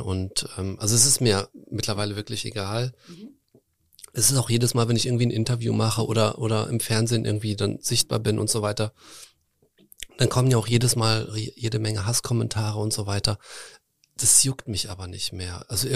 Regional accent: Germany; born there; Meine Eltern kommen beide aus Russland, haben sich in Deutschland kennengelernt, ich bin in Deutschland geboren.

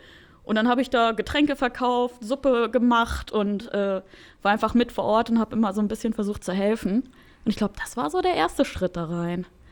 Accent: Wolfsburg, Lower Saxony, Germany; Und ich bin in Wolfsburg groß geworden.

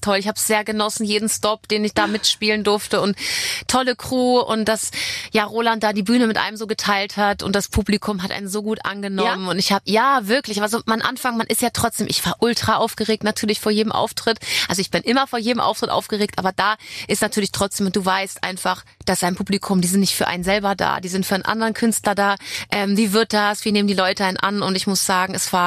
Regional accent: Hamburg, Germany; mein Herz schlägt natürlich nach wie vor für Hamburg, für meine Heimatstadt

